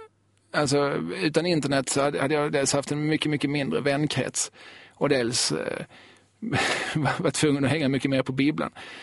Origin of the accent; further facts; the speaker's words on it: Eslöv, Skåne, Sweden; det var många av oss som tyckte det var jobbigt att säga när vi hängde i Lund att vi var från Eslöv.